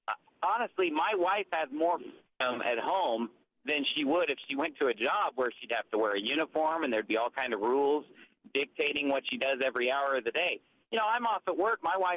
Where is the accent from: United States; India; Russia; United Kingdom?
United States; California; now in Arizona, United States; Well, I'm from California. I've only lived in Arizona for the last 7 years. Before that, I lived in California. I was born and raised in California.